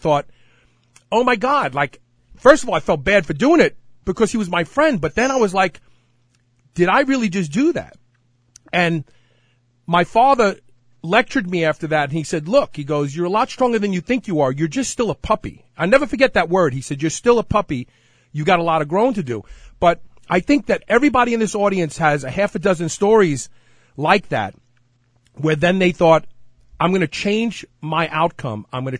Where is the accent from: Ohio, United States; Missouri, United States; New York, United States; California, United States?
New York, United States; New York City; I grew up in Bed-Stuy. I was picked on as a kid.